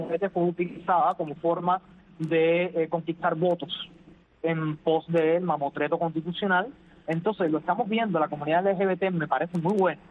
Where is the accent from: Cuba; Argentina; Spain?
Cuba; somos LGBT, señores, pero también somos cubanos.